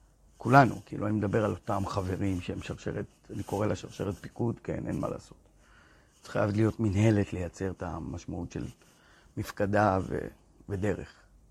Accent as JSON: {"language": "Hebrew", "town": "Bat Yam", "region": "Tel Aviv District", "country": "Israel", "tie": "born or raised there", "said": "רות בבת ים, עיר הולדתי."}